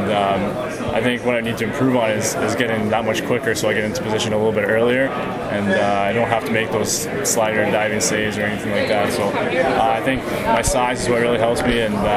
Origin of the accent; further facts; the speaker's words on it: Thunder Bay, Ontario, Canada; The off season I'm just going to go back to my hometown of Thunder Bay and train and get ready for training camp.